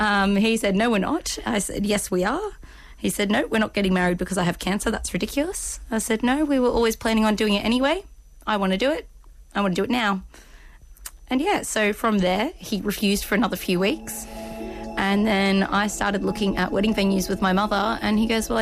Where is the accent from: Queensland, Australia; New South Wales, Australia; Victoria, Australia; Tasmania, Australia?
New South Wales, Australia; Sydney; I am from Sydney. I'm 23 years old